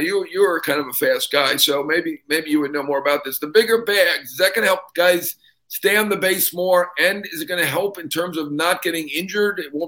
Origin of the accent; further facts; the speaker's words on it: New York, United States; Maybe it's because I'm a New Yorker, but I think it's Boston.